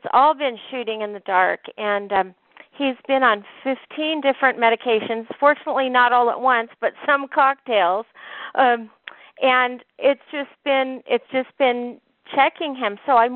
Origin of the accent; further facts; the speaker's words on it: California, United States; now in Utah, United States; We're living in Utah now. I'm from Orange County originally, but we're living in Utah.